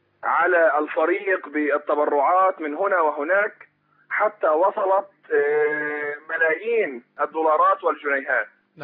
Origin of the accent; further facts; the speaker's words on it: Egypt; now in Kuwait; أنا مصري وأعمل بالكويت